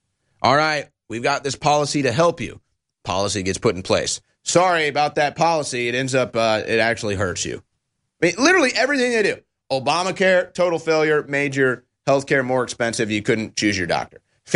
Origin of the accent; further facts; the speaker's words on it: St. Louis, Missouri, United States; anybody that knows me knows I have a lot of pride in my hometown of St. Louis